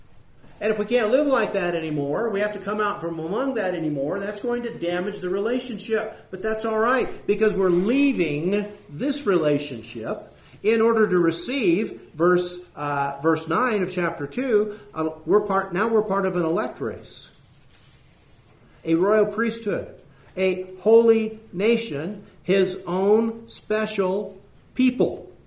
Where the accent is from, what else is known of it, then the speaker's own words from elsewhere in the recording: United States; I'm an American, but not really.